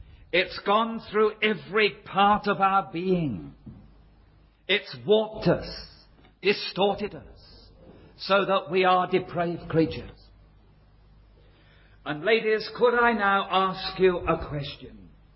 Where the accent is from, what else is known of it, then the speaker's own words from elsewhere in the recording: Bow, London, United Kingdom; born there; accent: Cockney; Now, I'm a Cockney. I was born in Bow.